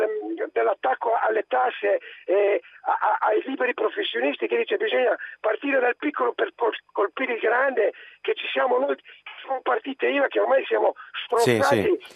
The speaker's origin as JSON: {"language": "Italian", "region": "Emilia-Romagna", "country": "Italy", "said": "io vengo dall'Emilia Romagna"}